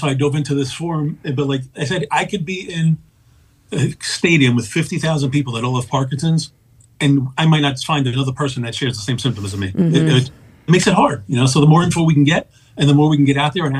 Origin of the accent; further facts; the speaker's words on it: New Jersey, United States; I'm from New Jersey.